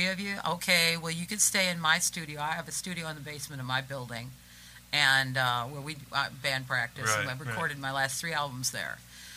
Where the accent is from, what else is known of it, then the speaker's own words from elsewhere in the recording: Chicago, Illinois, United States; because I'm a Chicagoan and I'm tipping my hat